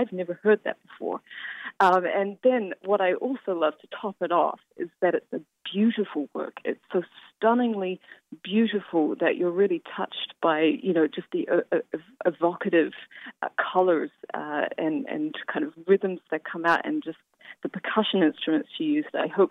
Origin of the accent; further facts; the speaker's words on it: Wellington, New Zealand; it kind of makes me very homesick because it's about my hometown, Wellington. It's the windiest city in the world.